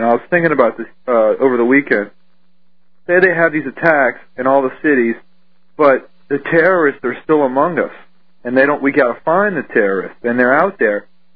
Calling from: New Orleans, Louisiana, United States; New Orleans.

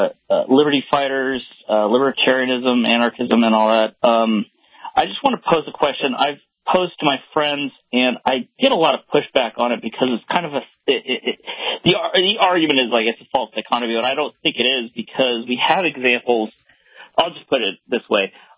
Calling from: Texas, United States

